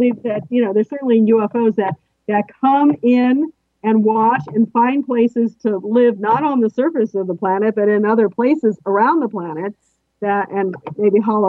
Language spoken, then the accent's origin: English; Florida, United States; I mean, I grew up off near Florida